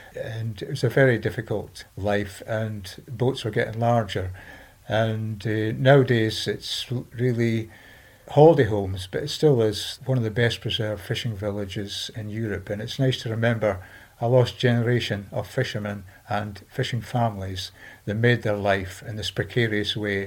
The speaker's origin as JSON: {"language": "English", "town": "Aberdeen", "region": "Scotland", "country": "United Kingdom", "tie": "born or raised there", "said": "being a wee boy in the 1950s. I grew up in Casey End in Aberdeen, but spent my summers with my grandparents in the fishing village of Crovey in the north of Scotland."}